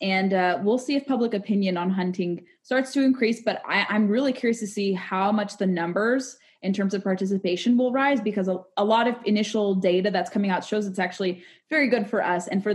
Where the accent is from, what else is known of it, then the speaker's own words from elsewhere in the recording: California, United States; And maybe because I grew up in California, I was always exposed to different views and I had to challenge my views living there.